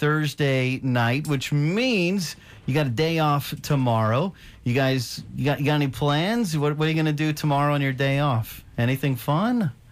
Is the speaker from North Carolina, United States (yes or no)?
yes; Boone, North Carolina, United States; I grew up in North Carolina, so had some fun.